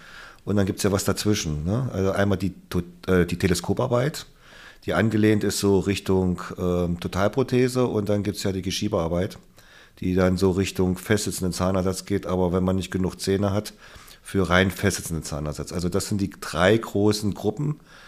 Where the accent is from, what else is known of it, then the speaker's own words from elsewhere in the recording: Harz, Germany; ich komme ja aus dem Harz, vom Dorf. Und als ich damals noch dort gelebt habe